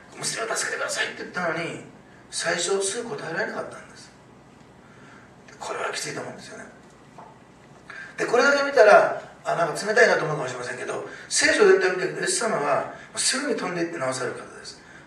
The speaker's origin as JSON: {"language": "Japanese", "region": "Osaka", "country": "Japan", "tie": "born there", "said": "私は大阪生まれで知らなかったんです"}